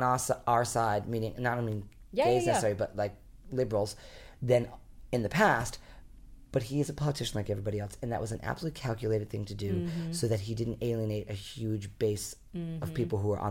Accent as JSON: {"language": "English", "region": "Rhode Island", "country": "United States", "tie": "born or raised there", "said": "Like all the men that I grew up with in Rhode Island."}